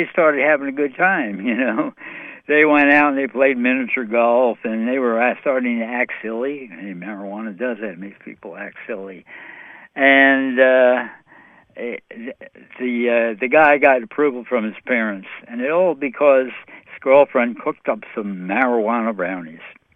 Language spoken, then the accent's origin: English; New York City, New York, United States; Hey, I'm from New York City, you know.